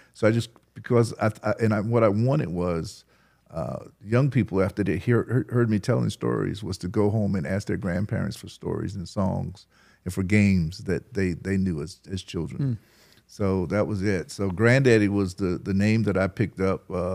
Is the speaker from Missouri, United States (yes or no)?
no; Southern Pines, North Carolina, United States; Southern Pines was wonderful. In my early years, I was born in 1955, so I ended up I went to kindergarten at West Southern Pines School